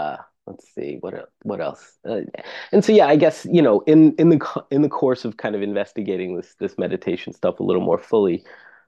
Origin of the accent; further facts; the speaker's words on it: Massachusetts, United States; if I grew up in Vermont, I'd be a dramatically different person than I am now, like growing up in Massachusetts.